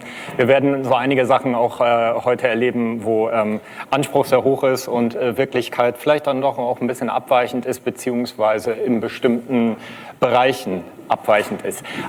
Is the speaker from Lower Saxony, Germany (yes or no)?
yes; Lower Saxony, Germany; In Niedersachsen haben wir Kommunalwahl, wo ich herkomme.